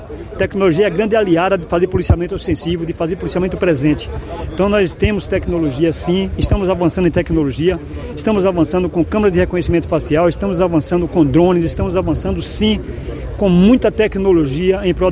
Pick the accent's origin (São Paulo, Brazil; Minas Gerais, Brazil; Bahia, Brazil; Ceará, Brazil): Bahia, Brazil; Serrinha; Eu que sou quase de Feira, sou daqui de Serrinha e vivo sempre aqui.